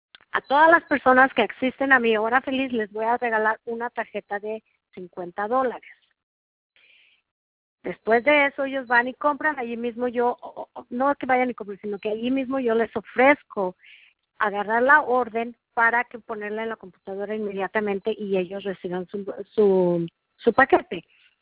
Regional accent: Mexico; sí tengo estudios de que hice de negocio allá en mi país, en México

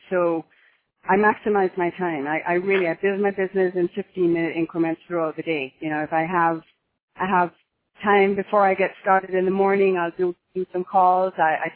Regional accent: Jamaica; moved away as an adult; now in Encinitas, United States; I live in Southern California in Encinitas, California. I'm originally from Jamaica. My family and husband and two kids moved here in 1999, and I've made my home here in San Diego since then.

